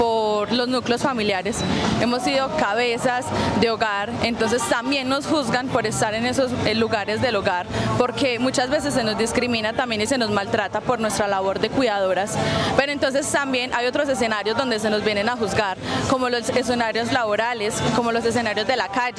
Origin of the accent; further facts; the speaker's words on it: Medellín, Antioquia, Colombia; nosotros mismos como paisas, como medellinenses nos hemos dado